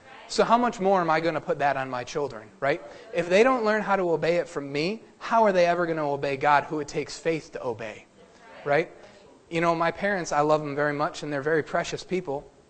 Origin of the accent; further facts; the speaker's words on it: United States; I'm American. I don't need to obey nobody. I mean, 1776, my forefathers came to this land so I wouldn't have to obey anybody ever again in my life